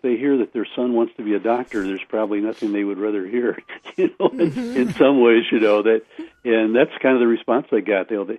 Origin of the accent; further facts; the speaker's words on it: Portland, Oregon, United States; Well, I grew up in Portland. I went to college in Salem, but grew up in Portland.